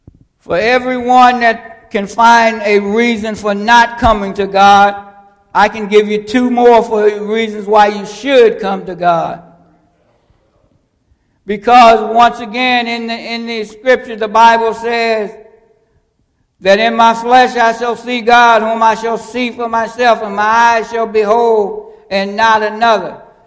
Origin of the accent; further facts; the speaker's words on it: England, United Kingdom; Since I'm English and I barely speak that so well, I simply say thank you